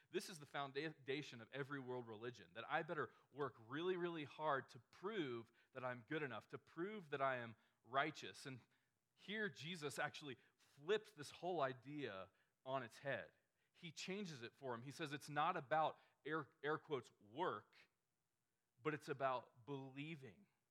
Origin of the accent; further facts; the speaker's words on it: the South, United States; most of us, myself included, I grew up in the South.